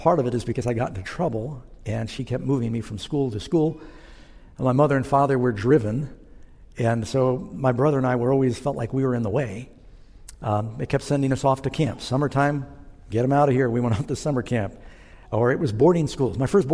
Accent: New York, United States; also born or lived in Los Angeles; So I was born in LA, but Mom moved to New York City, and I grew up mostly in Manhattan.

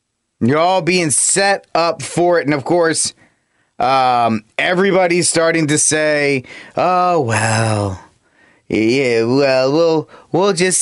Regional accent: Fort Worth, Texas, United States; From my home state of Fort Worth, my old hometown, Fort Worth Mayor Betsy Price was one of the few remaining big city Republicans

